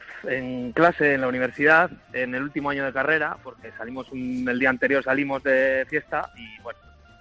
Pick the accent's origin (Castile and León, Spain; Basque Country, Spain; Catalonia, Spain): Basque Country, Spain; Bilbao; y yo que soy de Bilbao dije...